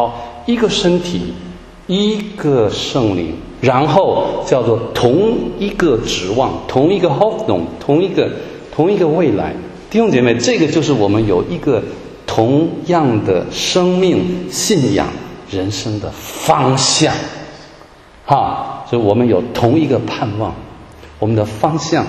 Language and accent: Chinese; Taiwan; 哎，有中国各地来的，像我是从台湾来的